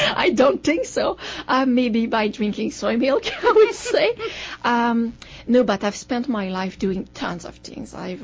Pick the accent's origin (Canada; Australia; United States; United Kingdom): Canada; But in Canada, we don't do that. We're really, really proud. We're Canadian.